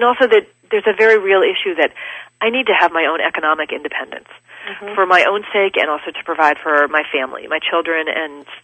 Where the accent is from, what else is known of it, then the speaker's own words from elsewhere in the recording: Washington, District of Columbia, United States; Washington is my hometown, and I wanted to raise my kids here, and I convinced my husband to give it a shot, and we moved here.